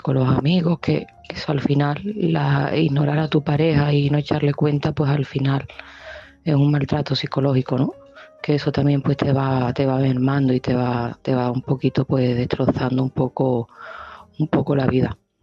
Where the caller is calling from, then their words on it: Seville, Andalusia, Spain; de Sevilla